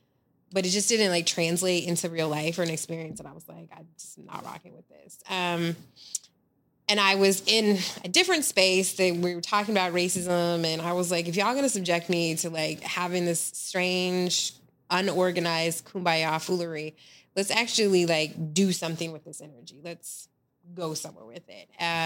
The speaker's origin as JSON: {"language": "English", "town": "Portland", "region": "Oregon", "country": "United States", "tie": "born or raised there", "said": "because I grew up in Portland. And there's that, like being a long time forever resident. I have left and come back."}